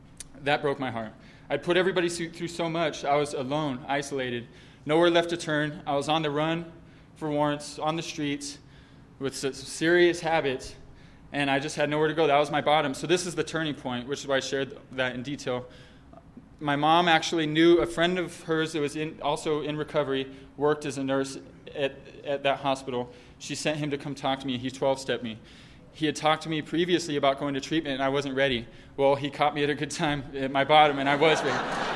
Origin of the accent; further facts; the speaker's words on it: Albuquerque, New Mexico, United States; This is my hometown. I'm from Albuquerque. I was born and raised here.